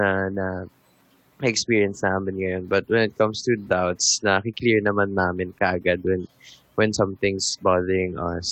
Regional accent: Quezon City, Metro Manila, Philippines; taga Quezon City ako, tapos taga Cavite siya

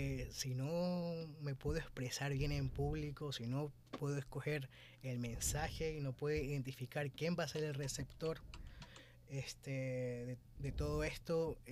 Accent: Ecuador; also born or lived in Chile; Yo vengo de allá, o sea, yo crecí acá en Ecuador, pero uh-huh. nací allá.

